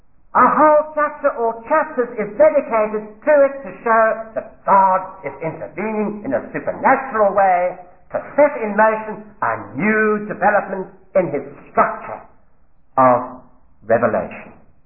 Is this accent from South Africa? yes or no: yes; South Africa; now in London, United Kingdom; I came to London from South Africa to know more about church history and about the Bible.